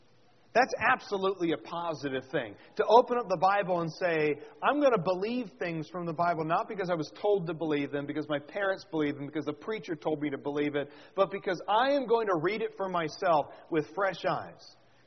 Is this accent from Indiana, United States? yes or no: no; Oregon, United States; Whenever I go to the beach, because I grew up in Oregon, so it's not like I've never been to the beach or anything